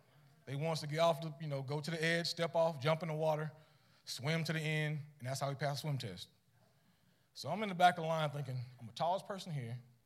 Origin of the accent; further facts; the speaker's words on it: United States; I grew up in Polk County, played basketball in high school, was one of my big things.